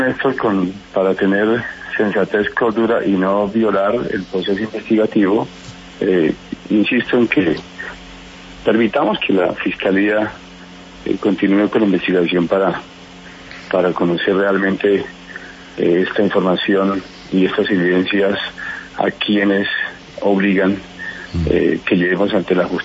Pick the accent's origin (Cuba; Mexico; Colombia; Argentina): Colombia; hasta dónde van mis derechos y hasta dónde van mis deberes como colombianos.